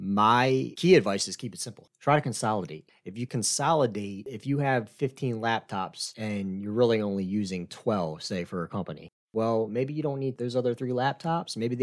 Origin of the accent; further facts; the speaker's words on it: United States; I grew up in Carroll County. I understand my father is a contractor, my grandfather were excavators, so I always like to say I came from the dirt to the nerd world.